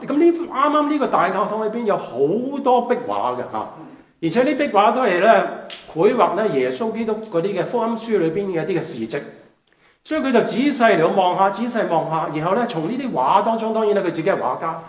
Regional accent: China; 我哋中國人有一句説話咁講嚇，家徒四壁啊

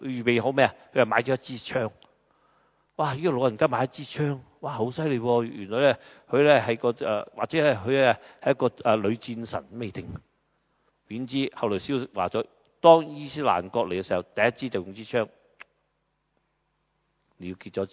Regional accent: Hong Kong; 我都是香港人，

